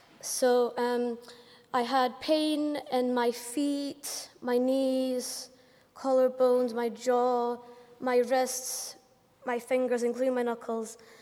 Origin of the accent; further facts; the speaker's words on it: Edinburgh, Scotland, United Kingdom; now in Glasgow, United Kingdom; I'm 19 years old. I grew up in Edinburgh, but I now live in Glasgow as a college student.